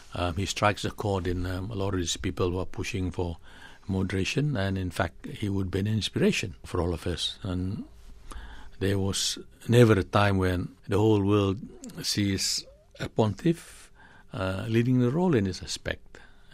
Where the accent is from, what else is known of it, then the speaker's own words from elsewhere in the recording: Sabah, Malaysia; also born or lived in Brunei / London, United Kingdom; moved on back to my home state of North Borneo at that time. It is now Sabah, a state in Malaysia.